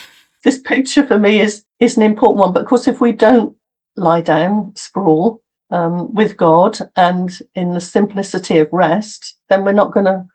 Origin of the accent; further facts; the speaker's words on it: South West England, United Kingdom; I haven't, although growing up in Cornwall as I did, see a lot of sheep.